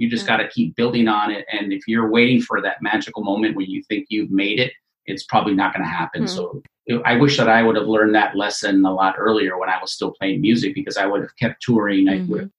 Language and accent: English; Texas, United States; moved away as an adult; now in Los Angeles, United States; I'm from Texas. I'm a musician. I moved to LA back in 1999 to pursue a music career.